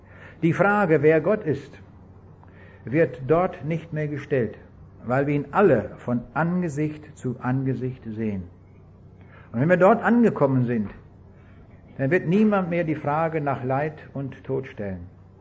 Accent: Kaliningrad Oblast, Russia; Ich bin in Ostpreußen geboren und ich empfinde das zutiefst als meine Heimat. Da bin ich geboren, da bin ich ein Stück weit aufgewachsen.

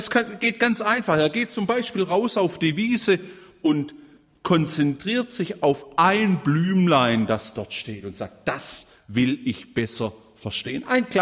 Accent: Baden-Württemberg, Germany; weil ich als Schwabe immer Leben sage

